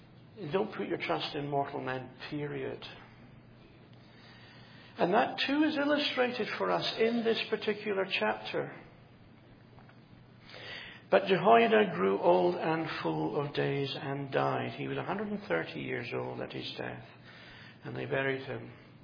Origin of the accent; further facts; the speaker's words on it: United Kingdom; I come from originally from the United Kingdom